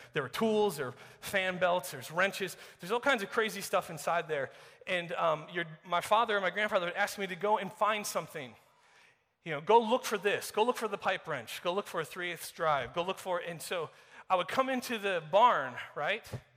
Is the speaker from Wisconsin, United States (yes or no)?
yes; Wisconsin, United States; You guys know that I'm from Wisconsin.